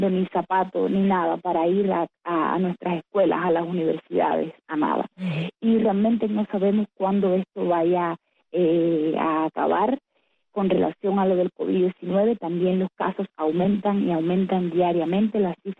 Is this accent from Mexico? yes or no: no; Cuba; como bien lo sabemos nosotras que somos cubanas, las tres que estamos hablando acá